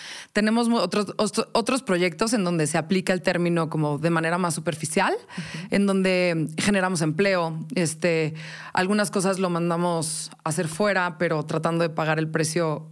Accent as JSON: {"language": "Spanish", "region": "Mexico City", "country": "Mexico", "tie": "born or raised there", "said": "Soy de la Ciudad de México."}